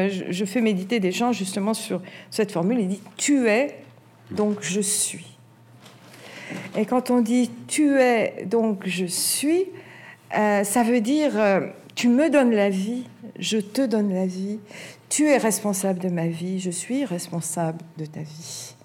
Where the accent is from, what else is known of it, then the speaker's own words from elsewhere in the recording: France; en tant que Français